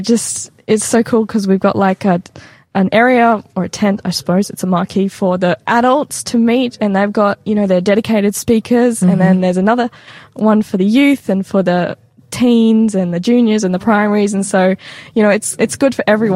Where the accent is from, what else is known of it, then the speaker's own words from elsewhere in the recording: Adelaide, South Australia, Australia; we are actually from Adelaide. We are in Adelaide, actually.